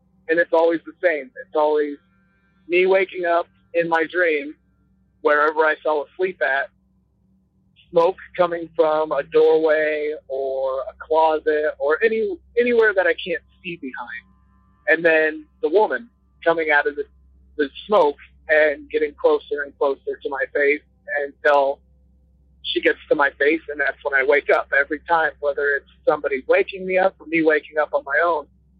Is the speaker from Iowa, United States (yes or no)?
yes; Iowa, United States; I'm from Iowa.